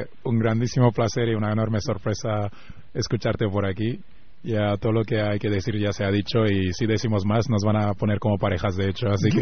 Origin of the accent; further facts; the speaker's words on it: Senegal; now in Spain; soy de Senegal, ¿no? Yeah. Ahora soy de Senegal, de España, pero he nacido en Senegal. La mayoría de mi familia está ahí, los amigos de mi infancia están ahí.